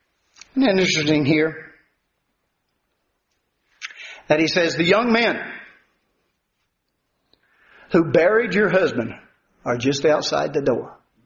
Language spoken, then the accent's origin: English; Milton, Tennessee, United States; You know, when I was growing up in Milton, Tennessee, we used to have Albert Rhodes.